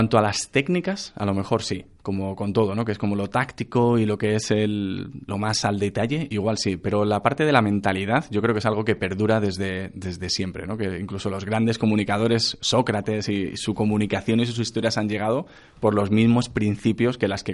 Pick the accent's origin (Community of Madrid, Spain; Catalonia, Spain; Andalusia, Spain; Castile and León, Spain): Community of Madrid, Spain; Madrid; Yo, de hecho, me fui a vivir al sur, soy de Madrid.